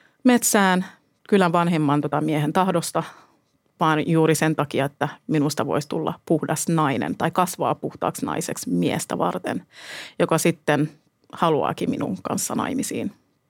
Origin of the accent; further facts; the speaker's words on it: Gambia; now in Finland; olen kotoisin Gambiasta.